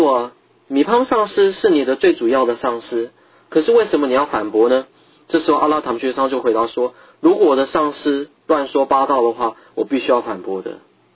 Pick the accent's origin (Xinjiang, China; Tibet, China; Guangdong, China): Tibet, China; 如同我们西藏人时常说了一句俗语